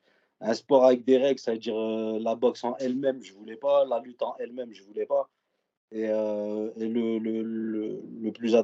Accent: Roubaix, Hauts-de-France, France; Et après, je suis né à Roubaix, j'ai grandi à Roubaix.

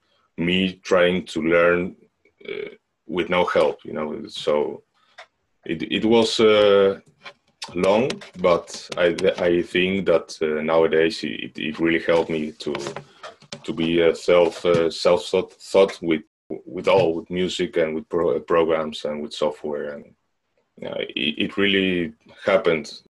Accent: Netherlands; I grew up in the Netherlands. I'm from the Netherlands, and my mother is from Argentina.

